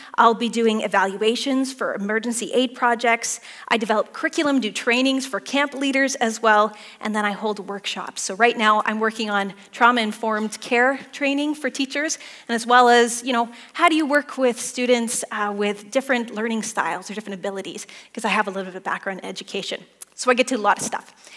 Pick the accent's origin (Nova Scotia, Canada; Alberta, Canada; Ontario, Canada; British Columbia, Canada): Alberta, Canada; Calgary; So first of all, born and raised in Calgary. I grew up at Altador Baptist, for those who know.